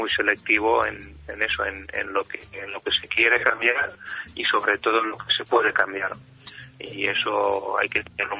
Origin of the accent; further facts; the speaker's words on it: Barcelona, Catalonia, Spain; en Barcelona, pues de donde soy